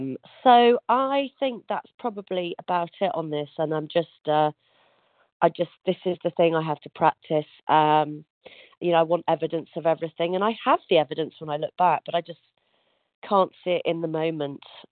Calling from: Yorkshire and the Humber, United Kingdom; From North Yorkshire in the UK.

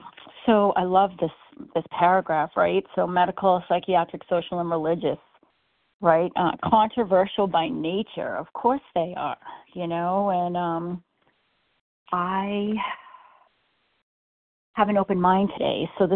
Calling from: Massachusetts, United States; I'm calling in from Massachusetts.

